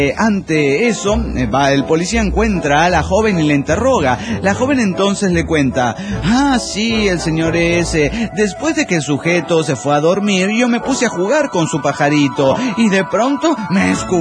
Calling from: Mexico City, Mexico; del DF mexicano.

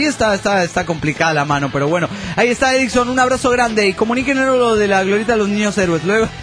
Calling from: León, Guanajuato, Mexico; de León, Guanajuato, México.

